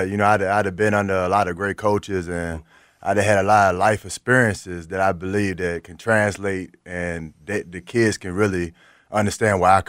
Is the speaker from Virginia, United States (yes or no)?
yes; Richmond, Virginia, United States; You know, I'm from Richmond, Virginia, man. Mm-hmm. It's kind of similar to where I'm from.